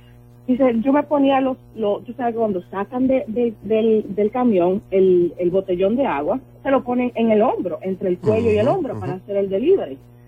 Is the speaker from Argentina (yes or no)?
no; Dominican Republic; moved away as an adult; yo soy dominicana, nacida y criada en la República Dominicana y me mudé aquí hace aproximadamente 17 años.